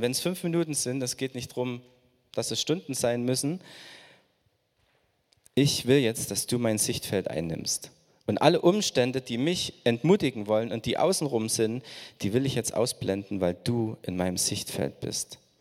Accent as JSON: {"language": "German", "region": "Saxony", "country": "Germany", "said": "Also wir haben da, ich weiß, als Deutsche und auch als Erzgebirger, sind wir da besonders auch ein Stück verklemmt."}